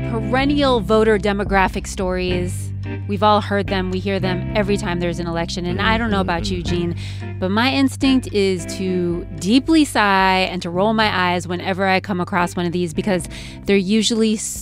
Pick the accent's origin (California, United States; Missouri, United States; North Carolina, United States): California, United States; no surprise, my home state, California